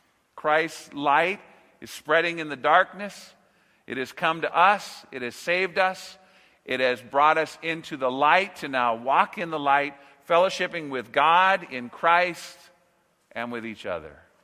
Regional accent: California, United States; You see, I grew up in Southern California. I've really lived here most all of my life

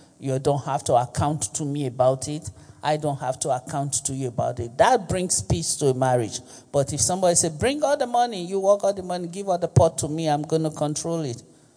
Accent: Nigeria; I'm also Nigerian

